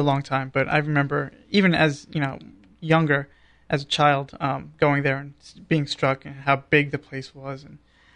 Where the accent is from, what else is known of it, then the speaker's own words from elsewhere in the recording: New York, United States; Growing up in New York, I've had the opportunity to visit that a lot, often.